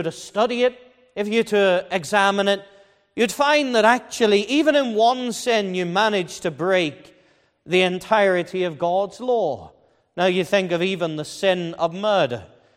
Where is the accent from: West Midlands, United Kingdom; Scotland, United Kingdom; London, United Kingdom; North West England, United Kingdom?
North West England, United Kingdom; Liverpool; accent: Scouse; When I was a child, brought up in Liverpool, raised in the city. Hopefully you can't tell that from my accent. I hope I've lost my Scouse accent.